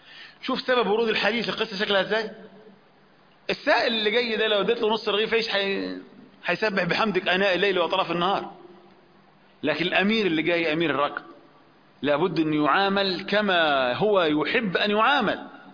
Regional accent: Upper Egypt, Egypt; أقول مثلا عندنا في الصعيد

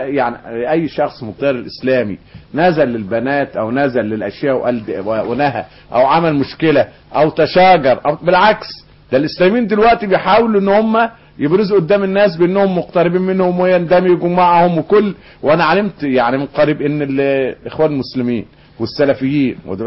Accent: Egypt; ده اشياء احنا يا مصريين يعني بنلفه في كل مناطق

